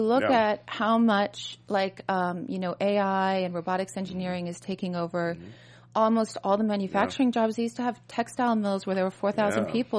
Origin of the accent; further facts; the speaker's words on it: Los Alamos, New Mexico, United States; So I come from Los Alamos.